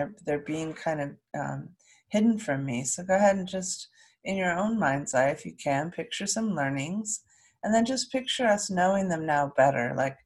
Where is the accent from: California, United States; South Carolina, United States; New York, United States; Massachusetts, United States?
California, United States; send some extra healing to my home state, California.